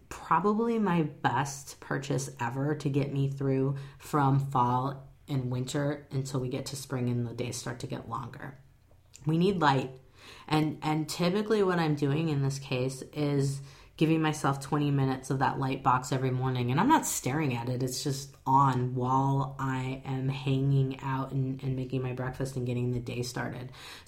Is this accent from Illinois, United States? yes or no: yes; Chicago, Illinois, United States; now in Seattle, United States; I grew up in the Chicago area, and we're pretty darn gray too in the fall and winter, and so it's not a huge difference.